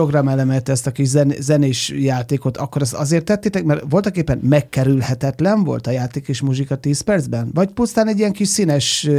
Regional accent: Hungary; now in Budapest, Hungary; Én vidéki gyerek vagyok, én 84-től élek itt Budapesten

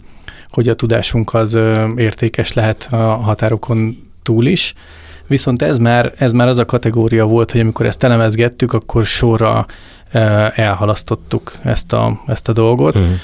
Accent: Hungary; mi magyarok vagyunk, Magyarországon élünk, magyar ügyfeleket szolgálunk ki elsősorban

